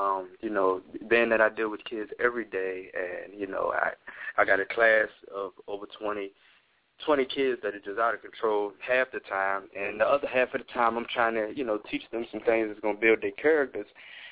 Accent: Washington, District of Columbia, United States; You know, I'm in Washington, D.C., born and raised in Washington, D.C.

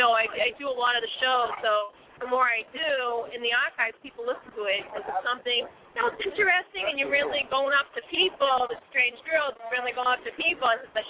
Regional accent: East Boston, Massachusetts, United States; The Riviera. I grew up in Riviera.

